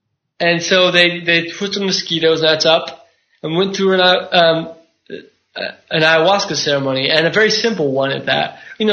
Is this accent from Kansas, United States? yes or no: no; California, United States; like growing up in Silicon Valley, this is weird.